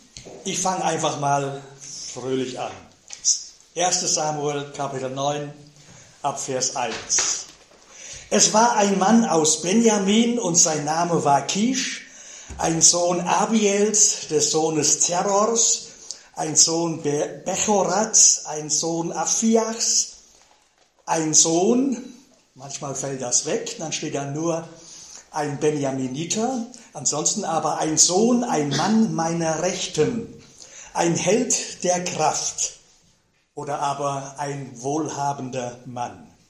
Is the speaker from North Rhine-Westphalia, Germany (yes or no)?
yes; North Rhine-Westphalia, Germany; Gebürtiger Siegerländer, von Kindheit an in den Siegerländergemeinschaften beheimatet. Ich war 13 Jahre alt, als ich in dieser Gemeinde, wo ich herkomme, zum Glauben an Jesus gefunden habe.